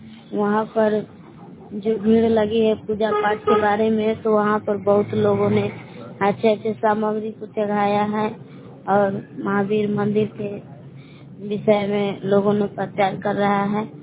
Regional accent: Bhabua, Bihar, India; मैं ग्राम बेलांस जिला कैमूर बबुआ के निवासी हूँ।

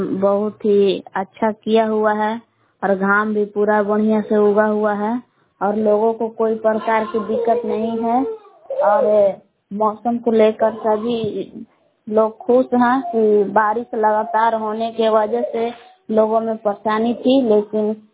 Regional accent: Belaon, Bihar, India; ग्राम बेलाव जिला कैमूर भगवान के निवासी हूँ।

